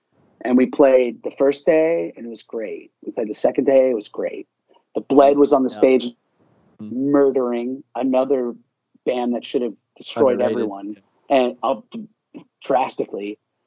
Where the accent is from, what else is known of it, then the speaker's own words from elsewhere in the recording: Florida, United States; To put it frankly, we're all kids from Florida.